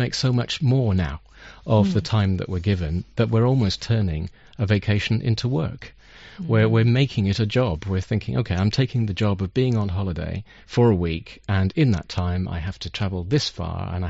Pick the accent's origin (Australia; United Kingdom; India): United Kingdom; Because I'm British, and I refuse to say vacation